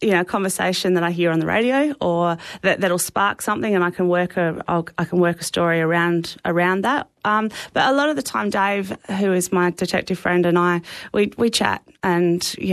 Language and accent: English; South Australia, Australia; I am originally from the Flinders Ranges, and it's just a really great spot to dump bodies when you're writing books.